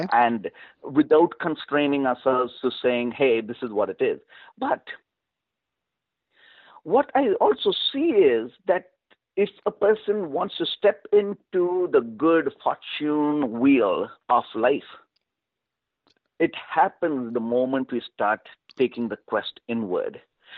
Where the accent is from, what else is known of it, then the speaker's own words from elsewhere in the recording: South India, India; born there; For instance, I'm born in this body with a brown skin, like I was born in South India.